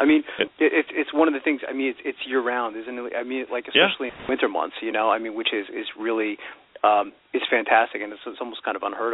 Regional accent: Brooklyn, New York, United States; I'm from Brooklyn as well, you know

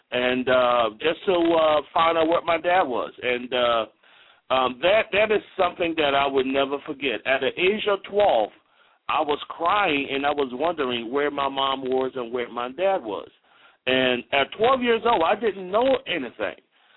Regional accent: Liberia; I'm the son of a former chief of police, and I'm from Liberia, West Africa.

